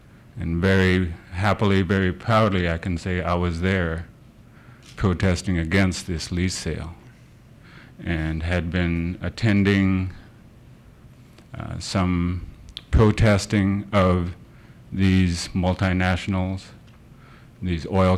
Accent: Sitka, Alaska, United States; from Sitka.

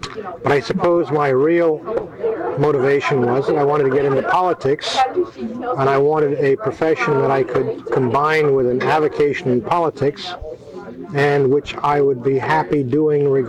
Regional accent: Long Branch, New Jersey, United States; born there; also born or lived in New York / Florida / California; I was born in Long Branch, New Jersey on January 27, 1930. My early education was grade schools in New York, Long Island, Florida, especially near Miami, finally California near San Diego in Del Mar.

